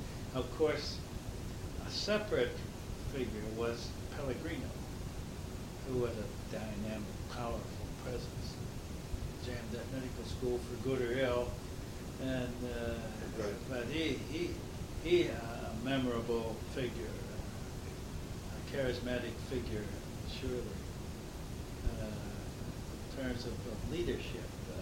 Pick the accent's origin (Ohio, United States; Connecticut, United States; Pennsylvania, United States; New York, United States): Pennsylvania, United States; Erie; Erie. I had a very different background than a lot of these people.